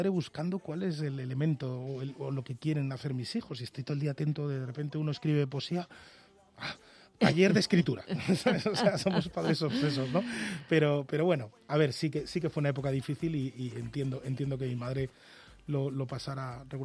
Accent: Galicia, Spain; yo automáticamente intento transportarme a Galicia, como soy gallego además, intento transportarme allí, ver cómo era la ría en la época además donde yo veraneaba, que eran los años 80

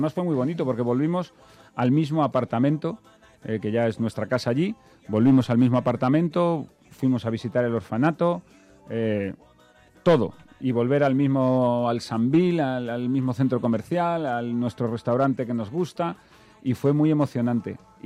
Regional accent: Vigo, Galicia, Spain; now in Dominican Republic; Yo soy vigués, pero mis hijos ya son nacidos en Madrid. Yo no vivo en mi casa, yo soy de Vigo.

